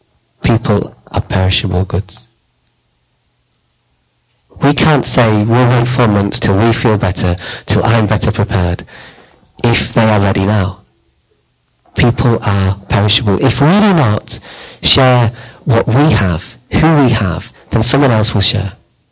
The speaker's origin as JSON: {"language": "English", "region": "North West England", "country": "United Kingdom", "tie": "born or raised there", "said": "when we grew up in Lancashire, people did coal mining and cotton Mills. That's what. That's part of my history and my heritage."}